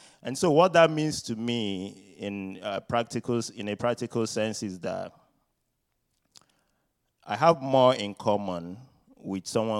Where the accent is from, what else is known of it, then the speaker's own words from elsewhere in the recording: Nigeria; And so I grew up in Nigeria, and it's a very different setting.